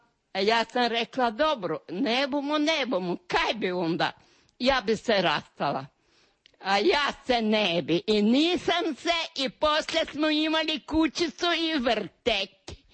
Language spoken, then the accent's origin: Croatian; Hrženica, Varaždin County, Croatia; Ludbreg mi je općina i Kotar. A županija mi je Varaždinska, a selo mi je bilo Hrženica.